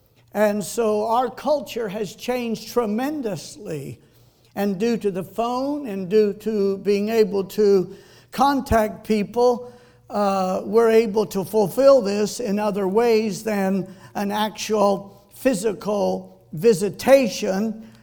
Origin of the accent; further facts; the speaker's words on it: Ventura, California, United States; I was just shocked to find out how much that little house sold for that I grew up in Ventura.